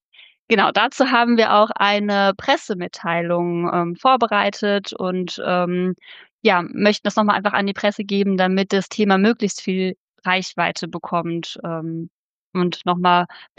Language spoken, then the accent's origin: German; Dorsten, North Rhine-Westphalia, Germany; ich komme aus Dorsten